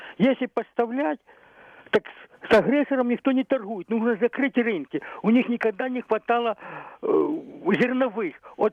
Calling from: Berdychiv, Zhytomyr Oblast, Ukraine

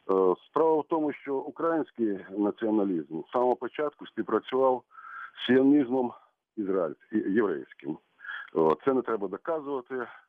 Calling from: Kyiv Oblast, Ukraine; Київська область.

